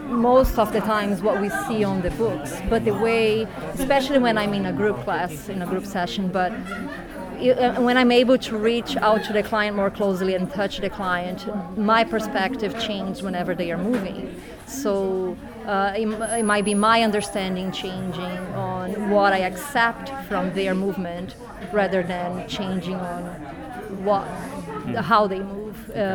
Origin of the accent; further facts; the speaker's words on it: Brazil; now in Portland, United States; I'm from Brazil.